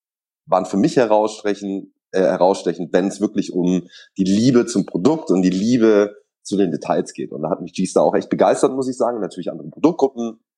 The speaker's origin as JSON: {"language": "German", "region": "Baden-Württemberg", "country": "Germany", "tie": "born there", "said": "als Afro-Schwabe, du hast ja meinen Nachnamen gerade genannt, ich bin aber gebürtiger Schwabe"}